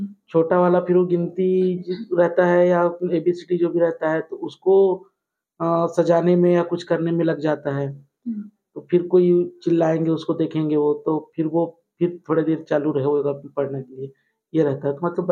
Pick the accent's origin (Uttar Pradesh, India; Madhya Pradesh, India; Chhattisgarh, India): Chhattisgarh, India; Bilaspur; और मैं बिलासपुर का रहने वाला हूँ।